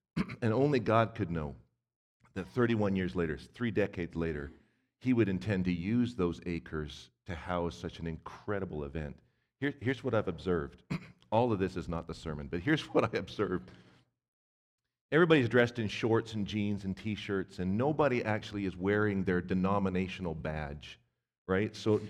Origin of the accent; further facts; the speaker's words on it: Vancouver, British Columbia, Canada; I was raised in Vancouver, British Columbia. What you need to know about that is just lots of shoreline, lots of heavy sand mixed with clay.